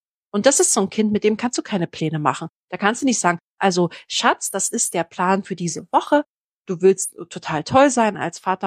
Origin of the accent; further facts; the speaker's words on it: Berlin, Germany; Ich bin ja in Berlin groß geworden, im Berliner Plattenbau.